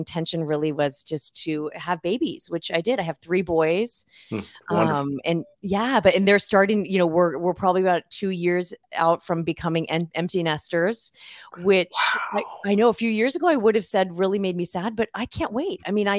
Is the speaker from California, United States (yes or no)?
yes; California, United States; And then I also have a younger sister, and we grew up in Southern California. And then after high school, we moved to Northern California.